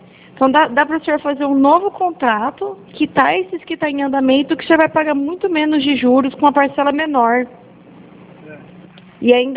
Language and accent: Portuguese; Campinas, São Paulo, Brazil; born there; now in Araras, Brazil; Nasci em Campinas.